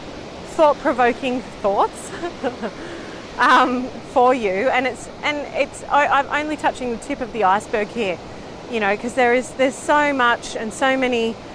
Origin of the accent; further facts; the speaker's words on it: Melbourne, Victoria, Australia; growing up in Melbourne, I remember just, you know, having